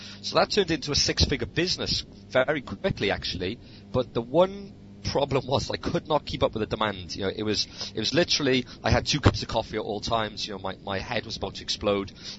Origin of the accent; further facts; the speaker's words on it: Wales, United Kingdom; Now, I'm from Wales in the UK